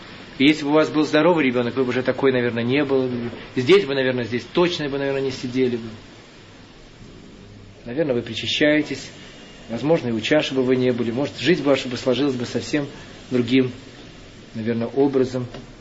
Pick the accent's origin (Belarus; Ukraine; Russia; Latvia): Belarus; Barysaw, Minsk Region; Я из Борисова.